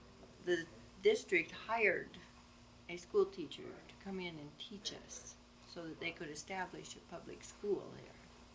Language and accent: English; Pinedale, Wyoming, United States; born there; I was born in Pinedale, Wyoming on May 11, 1933.